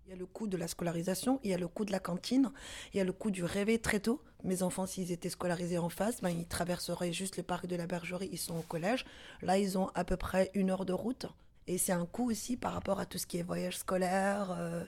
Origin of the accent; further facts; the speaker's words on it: Morocco; born there; j'ai 44 ans, je suis maman de 3 enfants. Je suis marocaine de naissance.